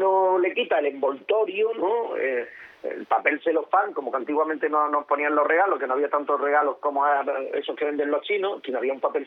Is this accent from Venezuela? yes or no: no; Seville, Andalusia, Spain; born there; now in Canary Islands, Spain; no quedaremos canarios, porque aunque yo nací en Sevilla, ahora siendo hermana, yo soy canario y punto, porque a mí me da la real gana de serlo y se acabó.